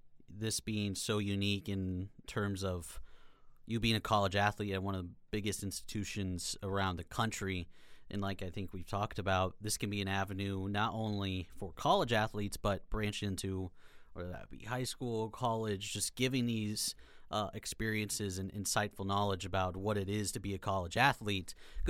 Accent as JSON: {"language": "English", "town": "Kearney", "region": "Nebraska", "country": "United States", "tie": "born or raised there", "said": "I am from Kearney, Nebraska, so I'm a Nebraska native, grown up under the Nebraska umbrella my entire life."}